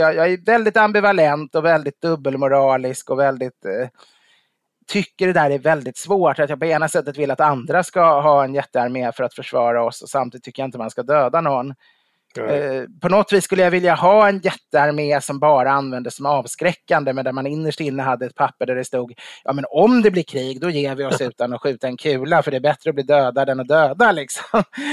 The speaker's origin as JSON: {"language": "Swedish", "town": "Stockholm", "region": "Stockholm County", "country": "Sweden", "tie": "born or raised there", "said": "när jag växte, där jag växte upp ska jag säga. Även om det var en storhetstid. Så det var ju inte den musiken som vi lyssnade på i Stockholm riktigt ändå."}